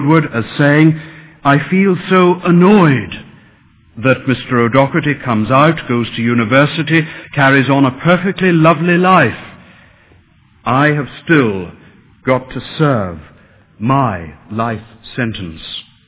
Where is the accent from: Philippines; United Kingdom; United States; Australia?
United Kingdom; Londonderry, Northern Ireland; moved away; I've never met him, although we're both from Londonderry. I've passed his home often. We're probably about the same age, but our lives have gone in very different directions. We both came to London at the beginning of the 70s